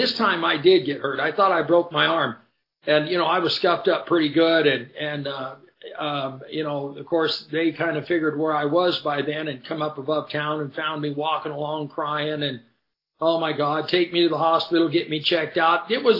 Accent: Henderson, United States; I grew up, and as I'd said, I grew up here in Henderson, and it was a charm.

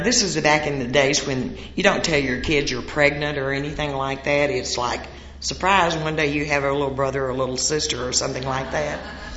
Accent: Cooper, Texas, United States; born there; I was born in Cooper, Texas, and it's kind of a northeast Texas area place.

